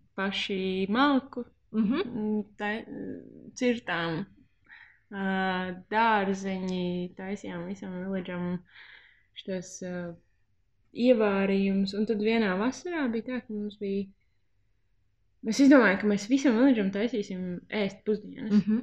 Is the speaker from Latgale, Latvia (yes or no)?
no; Jelgava, Zemgale, Latvia; es esmu no Jelgavas, un mēs gribējām stopēt uz Rīgu